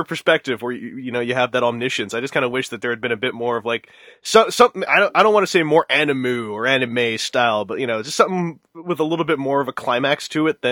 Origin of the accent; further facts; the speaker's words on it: Canada; No, I'm from Canada. We can take that kind of stuff.